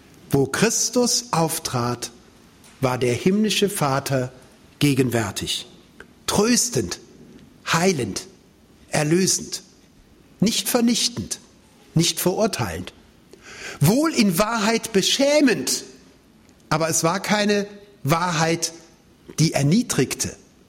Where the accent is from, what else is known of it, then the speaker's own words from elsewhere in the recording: Germany; Ich bin selbst an der Lahn groß geworden. Da war das alle 3-4 Jahre so.